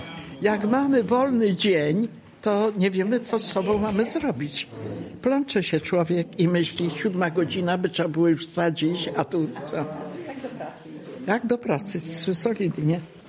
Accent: Leżajsk, Subcarpathian Voivodeship, Poland; Akurat my jesteśmy z Leżajska, z samego Leżajska, z bloku. Ja na przykład sama mieszkam.

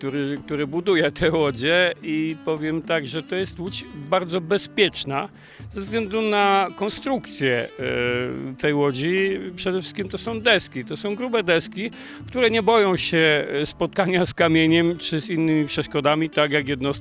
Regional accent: Nowa Dęba, Subcarpathian Voivodeship, Poland; I flagę akurat miejscowości, z której ja pochodzę, jest to Nowa Dęba. Więc to w pewien sposób podkreślam to, że ja jestem akurat z Nowej Dęby.

